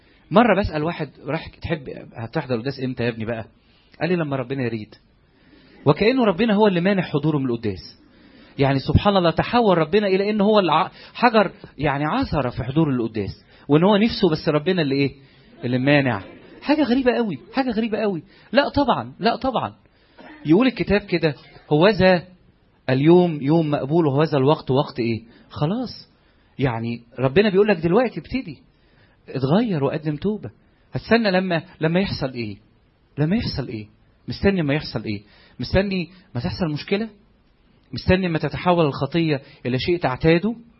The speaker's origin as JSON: {"language": "Arabic", "country": "Egypt", "said": "ده احنا كمصريين ما عندناش قيمه للوقت الحقيقه،"}